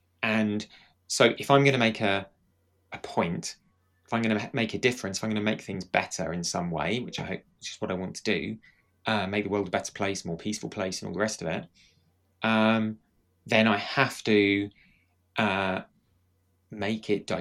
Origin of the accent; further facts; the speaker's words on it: United Kingdom; Because I'm British